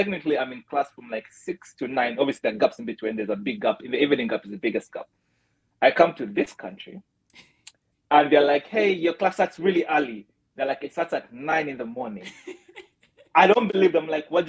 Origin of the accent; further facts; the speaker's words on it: Uganda; My experience, because I came from Uganda, right?